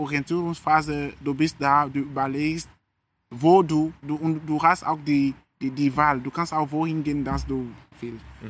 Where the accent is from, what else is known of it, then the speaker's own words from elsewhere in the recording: Togo; German is a second language; now in Germany; ich muss nochmal meinen Urlaub in Togo verbringen, meine Heimat.